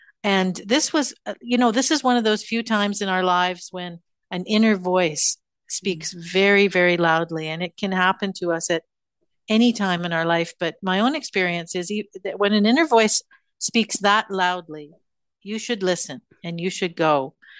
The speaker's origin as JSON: {"language": "English", "country": "Canada", "said": "my home country of Canada"}